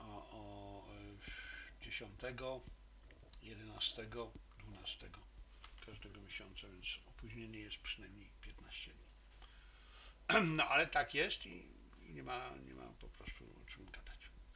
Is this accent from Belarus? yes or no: no; China; jako że jestem Chińczykiem, więc dla mnie to jest naturalne